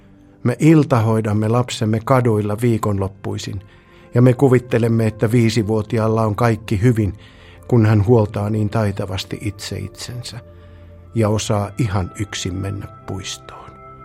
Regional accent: Mikkeli, South Savo, Finland; olen Mikkelistä.

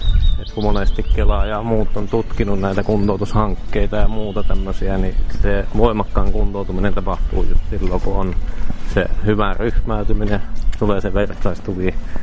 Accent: Mikkeli, South Savo, Finland; minä olen Mikkelistä, olen kotosi. Ja asunut täällä jo 41 vuotta kohta.

